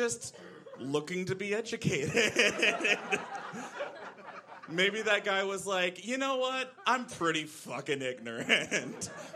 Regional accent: Texas, United States; now in Brooklyn, United States; I had a traditional upbringing, though. I grew up in Central Texas.

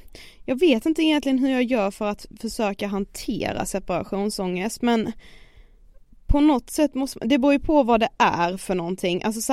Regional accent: Karlshamn, Blekinge, Sweden; Men har jag typ varit hemma i Karlshamn nu i så här 2 veckor, då får jag jättemycket separationsångest.

